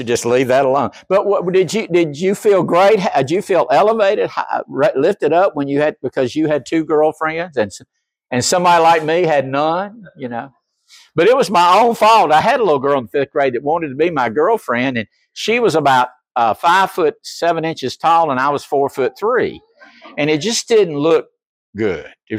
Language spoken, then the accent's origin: English; North Carolina, United States; going to Grandfather Mountain or Mount Mitchell when I was a child growing up in North Carolina.